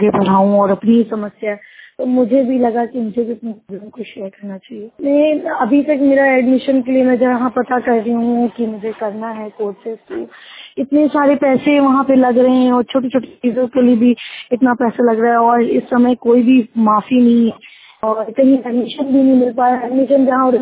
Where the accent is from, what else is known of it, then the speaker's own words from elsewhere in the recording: Lucknow, Uttar Pradesh, India; لکھنؤ سے ہوں۔